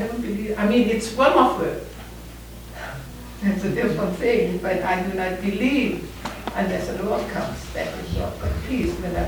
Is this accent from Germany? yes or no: yes; East Germany, Germany; I come from East Germany.